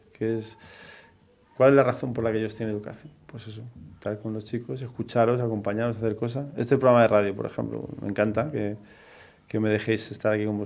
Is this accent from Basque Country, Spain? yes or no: no; Madrid, Community of Madrid, Spain; Pero si lo digo, claro, yo como soy de Madrid hago hincapié en eso, ¿no?